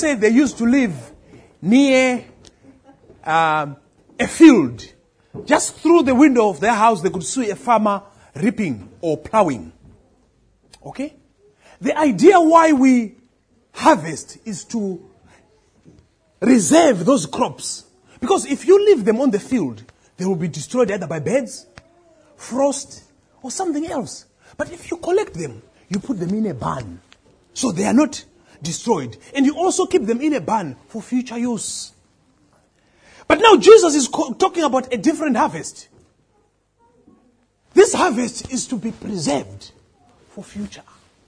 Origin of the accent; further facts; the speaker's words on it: Zimbabwe; I come from Zimbabwe, but I'm here preaching in this church.